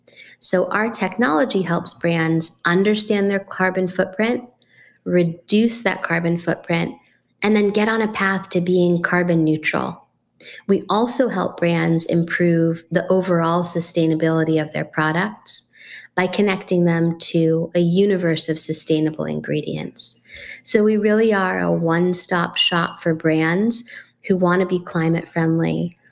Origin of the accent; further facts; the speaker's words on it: San Francisco, California, United States; I moved actually back to the Bay Area, which is my hometown, my home area, back to San Francisco, my hometown